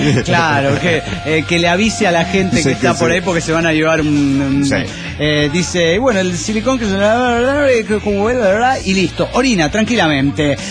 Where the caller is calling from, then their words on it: Caracas, Capital District, Venezuela; Soy la loca del Muelle de Caracas, Venezuela